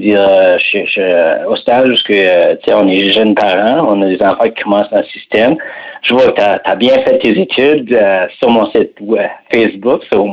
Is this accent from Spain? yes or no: no; Bathurst, New Brunswick, Canada; en grandissant à Bathurst au Nouveau-Brunswick, on est bien au cœur de l'Acadie en tant que la culture acadienne puis tout ça.